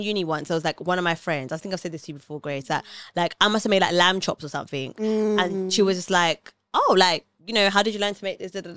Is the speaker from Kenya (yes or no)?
yes; Kenya; So I'm Kenyan. But yeah, I'm Kenyan.